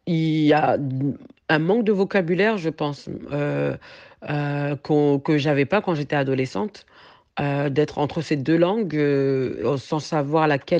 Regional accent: France

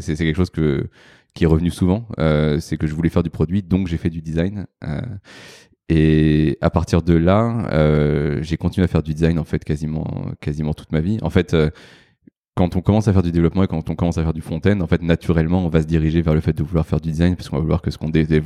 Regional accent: Paris, Île-de-France, France; Je suis un Français et Parisien pur souche.

